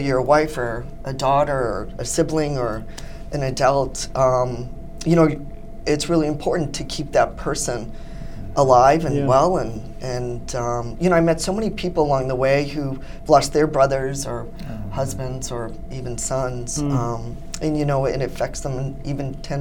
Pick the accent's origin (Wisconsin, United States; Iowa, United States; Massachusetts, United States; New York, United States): Massachusetts, United States; Quincy; And growing up in Quincy, of course, I really could use the ocean at that point.